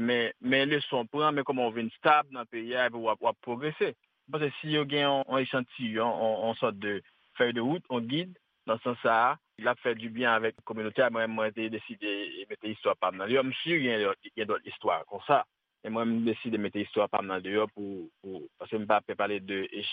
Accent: Washington, District of Columbia, United States; French is a second language; je suis sorti quitter notre Carolina, je viens de Washington, DC. C'est là que je viens de Washington, D.C.

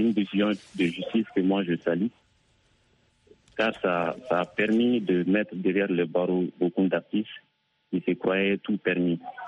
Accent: Mali; au Mali, par exemple, comme je suis malien et que je connais plus les réalités

